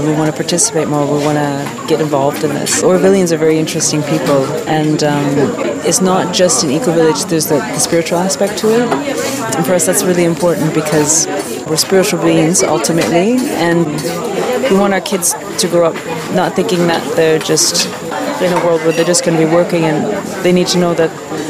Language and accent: English; Canada; now in United Kingdom; I'm from Canada, but I've been living in the UK for the last few years with my family.